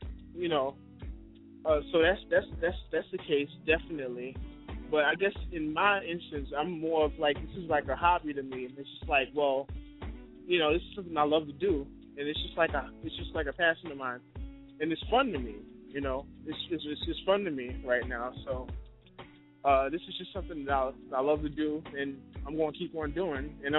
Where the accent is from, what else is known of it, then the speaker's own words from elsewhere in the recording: New York, United States; pretty much me chronicling my story from, you know, growing up in Harlem or whatnot